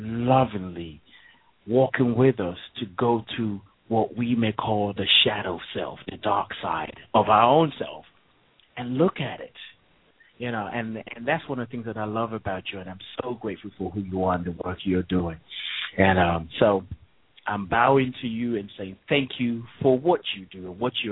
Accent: Nigeria; Because I grew up in Nigeria, that means so much to me.

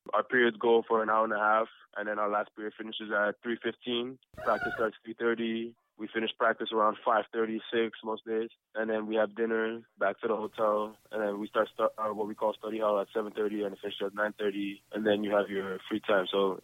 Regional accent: Canada; as a Canadian kid, you never see those kind of crowds.

